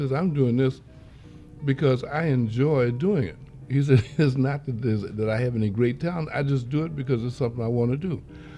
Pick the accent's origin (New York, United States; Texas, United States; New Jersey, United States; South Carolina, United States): New York, United States; We grew up together in New York.